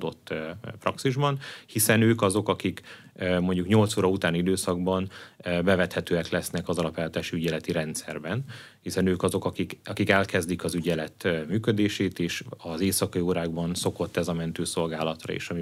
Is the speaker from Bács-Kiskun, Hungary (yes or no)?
no; Debrecen, Hajdú-Bihar, Hungary; Én azt gondolom, hogy ha egy mondhatom azt, hogy vidékiként, debreceniként, akár Hajdú-Bihar vagy másik vármegyéket ismerve